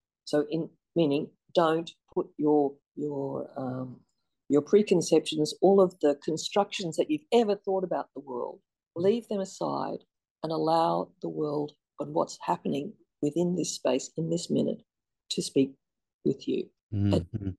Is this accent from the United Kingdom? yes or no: no; Australia; It is also me being an Australian, and an Australian.